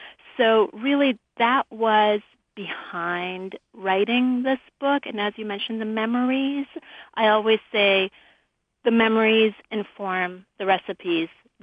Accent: Canada; now in Los Angeles, United States; I've always loved to share our food with our friends here in Los Angeles and growing up in Canada.

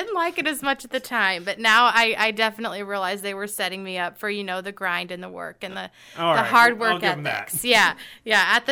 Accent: Carmel, Indiana, United States; But yeah, I grew up here in Carmel and graduated from Carmel High School. And then I went to IU down at Indiana University and graduated there.

